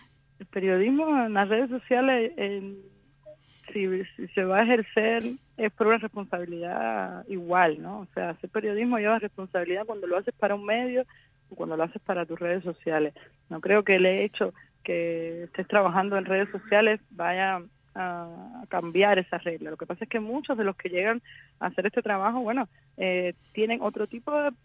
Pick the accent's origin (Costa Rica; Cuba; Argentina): Cuba; moved away as an adult; yo salí de Cuba en octubre de 2022, pero decidí irme en enero.